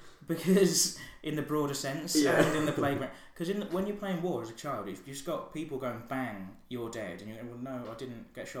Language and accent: English; Flitwick, East of England, United Kingdom; I grew up in Bedfordshire.